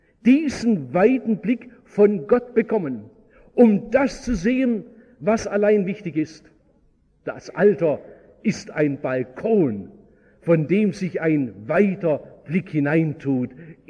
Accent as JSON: {"language": "German", "region": "Baden-Württemberg", "country": "Germany"}